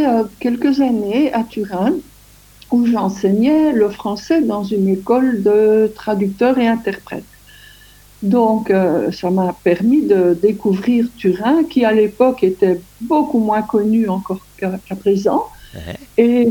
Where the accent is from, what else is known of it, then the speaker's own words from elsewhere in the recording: Belgium; Oui, je suis belge d'ailleurs, hein. 100% pure belge, comme les vaches.